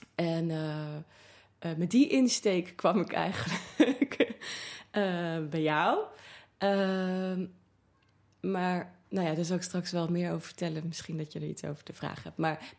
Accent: Haarlem, North Holland, Netherlands; Ik kom uit Haarlem.

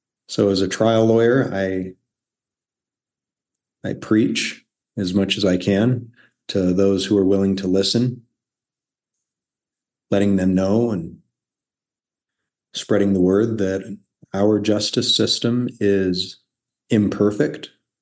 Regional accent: Storm Lake, Iowa, United States; also born or lived in Nogales; I was born in Iowa. I lived on a farm, a little town called Storm Lake. I grew up in Iowa, but also spent some formative years on a border town in Arizona called Nogales. I then moved back to Iowa.

